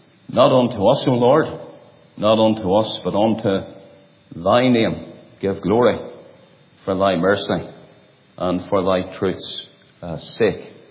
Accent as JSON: {"language": "English", "region": "Northern Ireland", "country": "United Kingdom", "tie": "born or raised there", "said": "I was brought up in County Down, between the towns of Stainfield and Carrickduff, out there in a rural area. The area is known as the Ockley Hill. Our family were Presbyterians."}